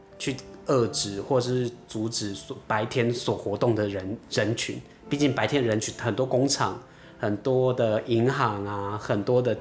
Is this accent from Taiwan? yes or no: yes; Taiwan; 但依照我们台湾人的制度的话，如果说你这样子的话最高可以罚3万多块美金